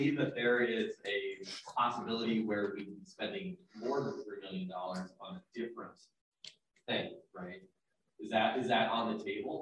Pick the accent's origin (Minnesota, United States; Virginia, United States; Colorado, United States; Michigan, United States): Minnesota, United States; Golden Valley; Mine, I grew up in Golden Valley. You know, the place south of where people talk about. And, you know, we didn't have a pool in Golden Valley.